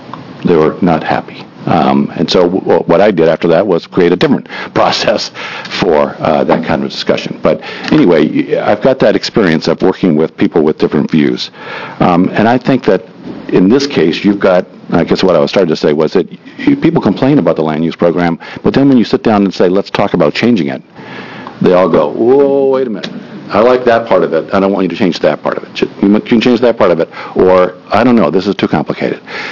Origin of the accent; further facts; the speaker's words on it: Virginia, United States; I grew up in Virginia.